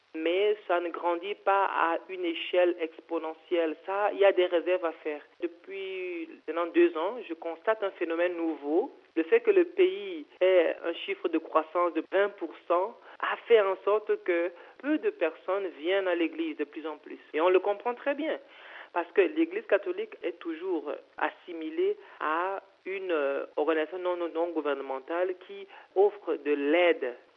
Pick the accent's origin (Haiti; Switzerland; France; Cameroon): Cameroon; now in Mongolia; Vous voyez, je viens du Cameroun.